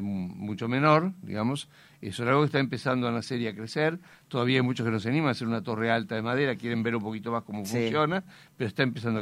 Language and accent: Spanish; Uruguay; no significa que no pueda conversar como ciudadano uruguayo